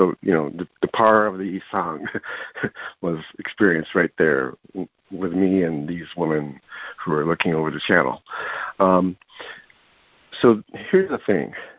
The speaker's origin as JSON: {"language": "English", "country": "Japan", "tie": "born or raised there", "said": "When I'm born and raised in Japan for, I need to tell it that first."}